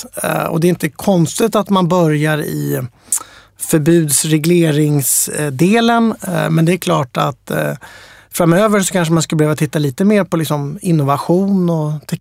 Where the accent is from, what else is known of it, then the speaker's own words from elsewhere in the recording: Sweden; Liksom, jag tycker för mig som svensk var det lite intressant.